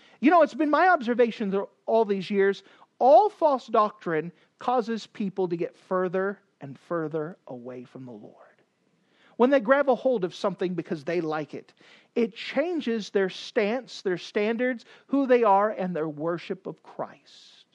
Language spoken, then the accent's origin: English; the South, United States; You know, even today, I don't know Green Bay that well, but we came from the South